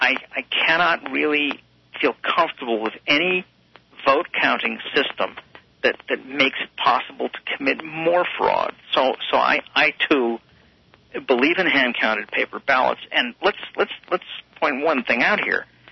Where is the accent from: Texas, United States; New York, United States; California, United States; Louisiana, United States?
New York, United States; You know, I'm a New Yorker, and I've seen this guy close up.